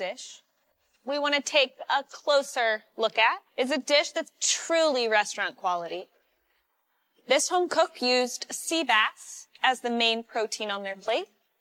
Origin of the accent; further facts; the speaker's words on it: Virginia, United States; I grew up in Virginia, and I know Southern food.